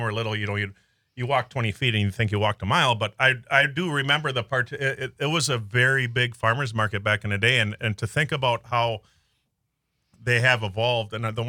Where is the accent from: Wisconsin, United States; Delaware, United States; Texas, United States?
Wisconsin, United States; Milwaukee; I grew up in Milwaukee until I was like 12 or 13.